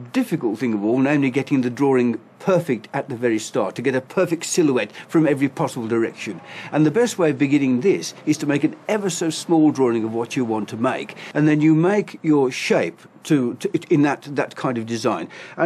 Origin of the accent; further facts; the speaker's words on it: Birmingham, West Midlands, United Kingdom; now in Cambridge, United Kingdom; I left school at 17. I came from Birmingham, came to Cambridge, and I have never left since.